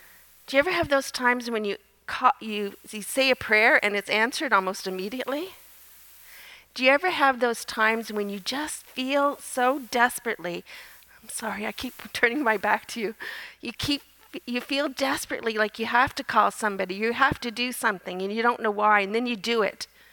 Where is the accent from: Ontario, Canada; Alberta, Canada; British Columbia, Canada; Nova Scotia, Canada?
Nova Scotia, Canada; accent: Nova Scotia; In September, I was home in Nova Scotia. People say they can still hear my Nova Scotia accent.